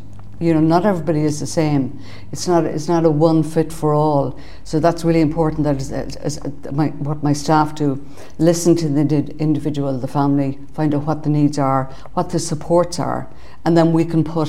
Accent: Sligo, Connacht, Ireland; I am the manager for Focus Ireland in the Northwest. I'm originally from Sligo. I've been working with Focus Ireland since 2003. Initially in Dublin services and then in Sligo since 2008.

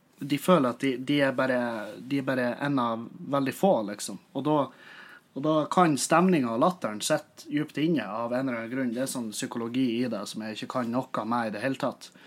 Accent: Meløy, Nordland, Norway; jeg har drevet meg ut med lokalt materiale i Meløy, der jeg kommer fra.

